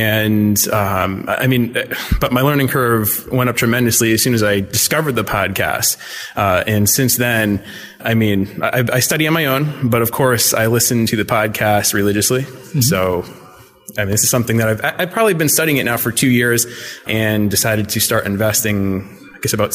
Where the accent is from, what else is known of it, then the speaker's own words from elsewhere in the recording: Shelton, Connecticut, United States; I'm from Shelton, Connecticut.